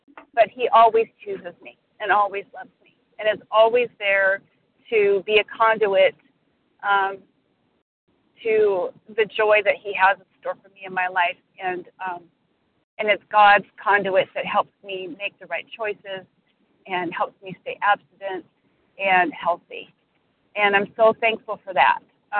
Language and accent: English; Washington, United States; I'm from Washington State.